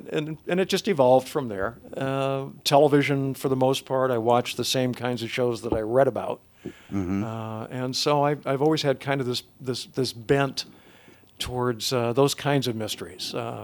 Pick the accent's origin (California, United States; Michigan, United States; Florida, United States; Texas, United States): Michigan, United States; Detroit; would take me to J.L. Hudson's in Detroit. I was raised in Detroit, and I could buy a book.